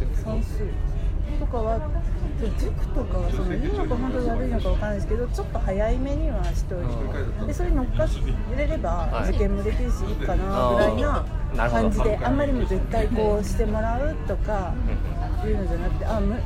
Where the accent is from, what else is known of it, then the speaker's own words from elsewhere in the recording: Osaka, Japan; あ、私は、大阪育ちなんですが